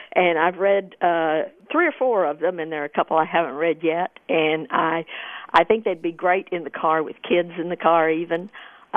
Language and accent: English; Texas, United States; Oh, I'm from Texas, and everybody out here asks me that.